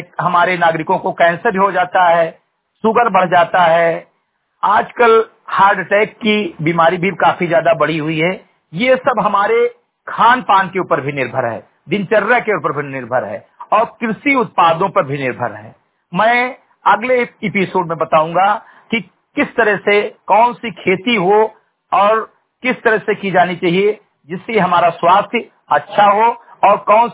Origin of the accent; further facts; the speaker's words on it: Bahraich, Uttar Pradesh, India; ग्राम सभा सेमरीगटई विकास खंड मेनपुरा जनपद बहराइच का मूल निवासी हूँ